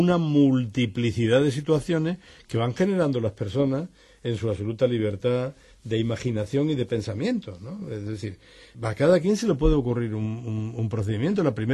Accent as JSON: {"language": "Spanish", "region": "Andalusia", "country": "Spain", "moved": "yes", "said": "como yo ya no soy andaluz, sino soy un andaluz en el exterior"}